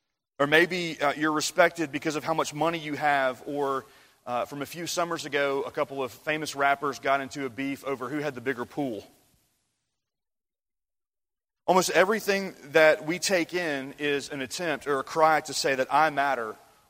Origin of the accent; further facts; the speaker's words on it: Mississippi, United States; And if y'all don't know, I'm from Mississippi. Being from Mississippi, we are known for one particular famous king, and that, of course, would be